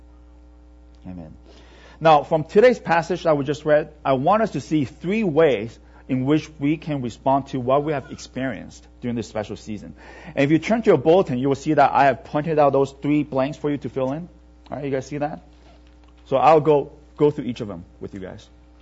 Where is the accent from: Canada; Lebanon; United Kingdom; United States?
Canada; in Canada, where I grew up. I remember when I was growing up in Canada